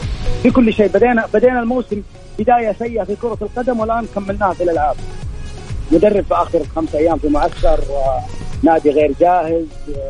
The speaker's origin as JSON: {"language": "Arabic", "country": "Saudi Arabia", "said": "احنا كسعوديين"}